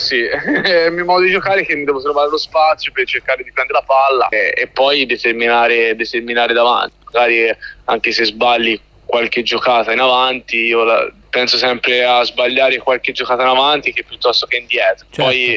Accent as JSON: {"language": "Italian", "town": "Livorno", "region": "Tuscany", "country": "Italy", "tie": "born there", "said": "Per tanto amore verso la città dove siamo nati, perché giocare a Livorno per un livornese penso sia il massimo"}